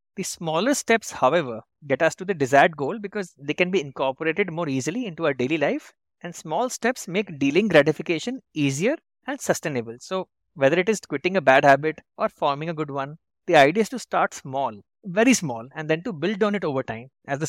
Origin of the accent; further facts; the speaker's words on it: India; I consider myself lucky to have been born and brought up in India, a vibrant democracy with a rich, diverse culture